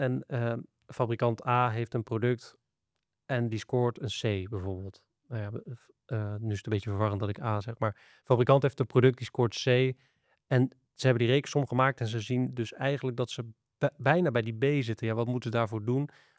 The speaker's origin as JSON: {"language": "Dutch", "region": "North Brabant", "country": "Netherlands", "said": "en ik kom uit Brabant zelf"}